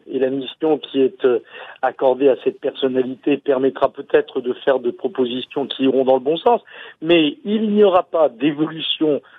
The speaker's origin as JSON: {"language": "French", "country": "France"}